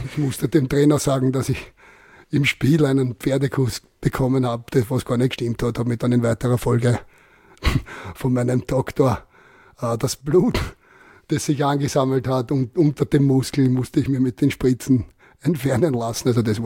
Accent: Vienna, Austria; Ich habe angefangen zum Fußballspielen bei Wienerberg. Sind wir dann umgezogen vom 12. Bezirk in den 3.

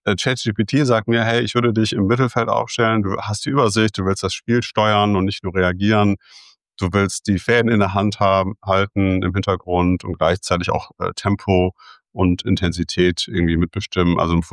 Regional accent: Cologne, North Rhine-Westphalia, Germany; Ich komme aus Köln gebürtig, geboren, aufgewachsen. Also sozusagen fast ein Heimspiel hier, dann auch im Podcast. Bin jetzt inzwischen 43 Jahre alt

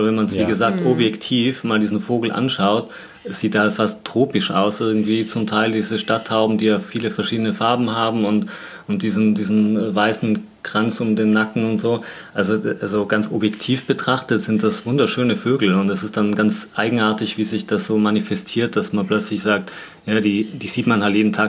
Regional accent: Tyrol, Austria; Ich erinnere mich noch in Tirol, wo ich aufgewachsen bin, hatte jemand früher einen Pfau im Garten.

